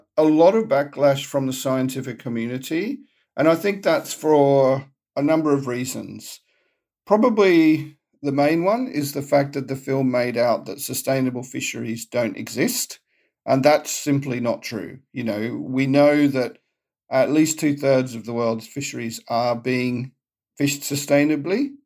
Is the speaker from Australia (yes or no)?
yes; Australia; also born or lived in Papua New Guinea; Yeah, so I grew up in Australia and then Papua New Guinea.